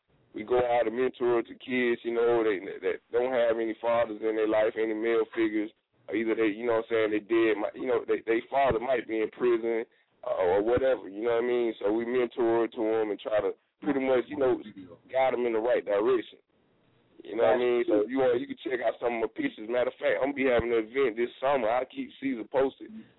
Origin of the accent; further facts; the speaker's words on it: Augusta, Georgia, United States; I'm from the bottom of Augusta, East Augusta, man.